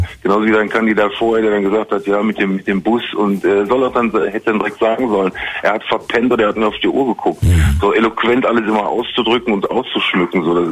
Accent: Langenfeld, North Rhine-Westphalia, Germany; born there; der kommt auch aus Langenfeld wie ich, aus meiner Geburtsstadt.

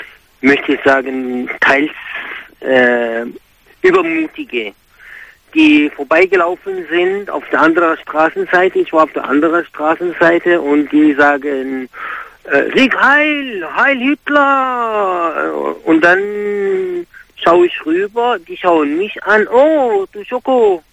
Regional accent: Egypt; ich bin selber, also ich bin Ägypter

